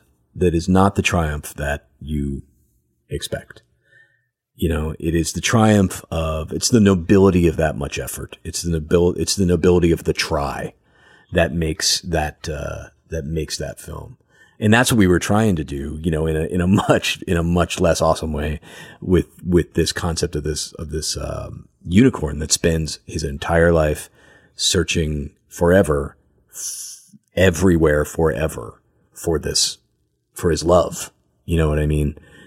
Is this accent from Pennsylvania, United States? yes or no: yes; Pennsylvania, United States; I'm from like right outside of Philadelphia.